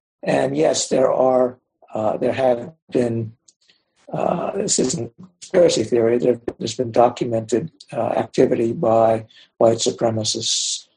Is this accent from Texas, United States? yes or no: no; Pittsburgh, Pennsylvania, United States; But I was in Pittsburgh too. I'm from Pittsburgh.